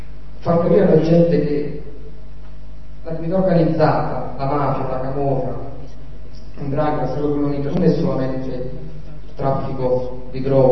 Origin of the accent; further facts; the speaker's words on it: Naples, Campania, Italy; io che vengo da Napoli e lavoro con Libera di Luigi Ciotti